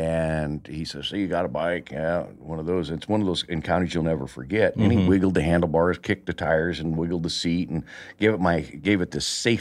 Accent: Hilmar, California, United States; also born or lived in Cody, Wyoming; I say my formative growing up years was in Hillmar.

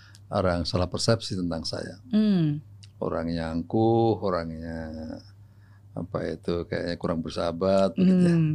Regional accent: East Java, Indonesia; karena saya dari Jawa Timur ya nggak jauh-jauh sih ya

